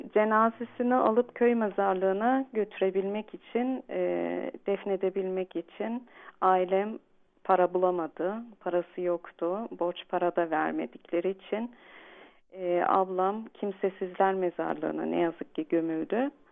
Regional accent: Germany; 1975'te Almanya'da doğdum.

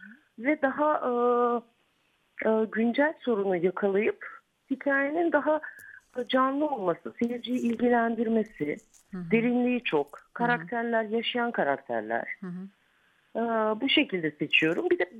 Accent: Skopje, North Macedonia; Aslında ben tiyatroda büyüdüm diyebilirim. Çünkü Üsküp doğumluyum.

